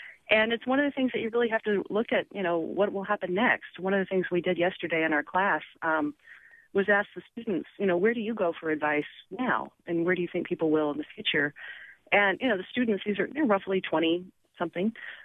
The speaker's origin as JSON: {"language": "English", "region": "North Carolina", "country": "United States", "tie": "born or raised there", "said": "I grew up in North Carolina and reading the Winston-Salem Journal."}